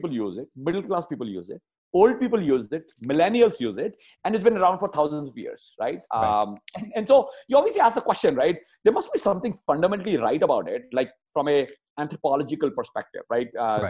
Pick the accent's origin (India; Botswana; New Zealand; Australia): India; now in United States; And of course, I grew up in India and I've lived on khata, right? I grew up in a very small town back in the day before I moved to the US.